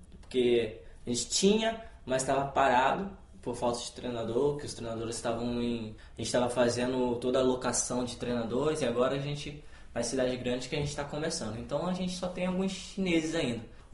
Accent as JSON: {"language": "Portuguese", "town": "Cabo Frio", "region": "Rio de Janeiro", "country": "Brazil", "lives_now": "China", "said": "Sou do Rio"}